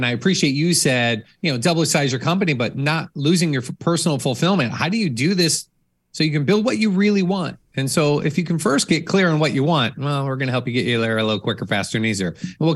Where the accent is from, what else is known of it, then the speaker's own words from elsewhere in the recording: Chicago, Illinois, United States; I was a big, you know, I'm from Chicago.